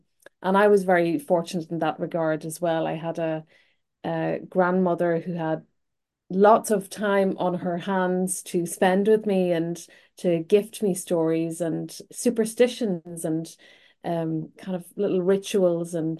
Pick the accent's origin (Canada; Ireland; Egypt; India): Ireland; Ulster; So I grew up in Northwest Donegal in Ireland in Gaeltacht, the area.